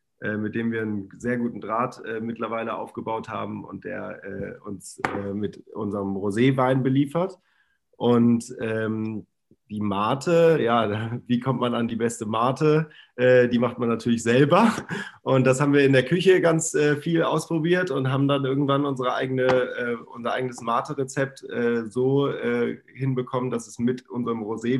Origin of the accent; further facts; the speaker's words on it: Rhineland, Germany; moved away as an adult; now in Hamburg, Germany; ich bin gebürtiger Rheinländer. Ich bin zum Studium nach Hamburg gezogen und wohne jetzt hier seit mittlerweile 10 Jahren, 9 Jahren. Bin Ende 20